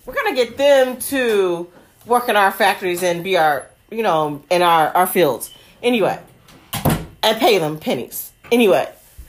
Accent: Singapore; I'm Singaporean, right. Nigga. The fuck, you ain't listening to me? I'm from Singapore, bitch!

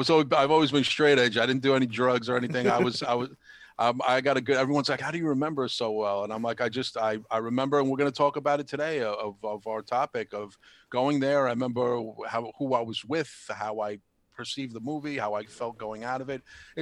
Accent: New York, United States; we had a lot of stories growing up in New York and growing up in Queens and Brooklyn

